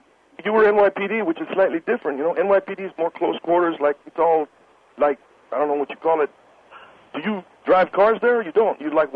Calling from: Monterey Park, California, United States; I'm calling from Monterey Park, California, sir.

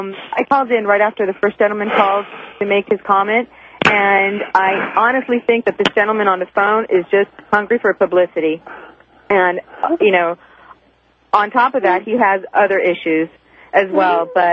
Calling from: Florida, United States; I'm calling you from Florida, and which is part of the South. And here and down in the South, you know what?

